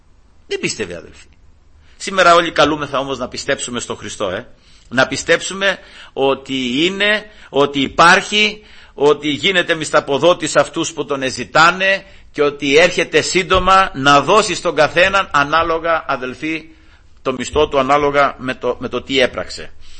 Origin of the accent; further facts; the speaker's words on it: Greece; born there; επειδή γεννηθήκαμε στην Ελλάδα και επειδή, ξέρω εγώ, το βρήκαμε έτσι, γεννηθήκαμε χριστιανοί, ας πούμε, οι γονείς μας ήταν χριστιανοί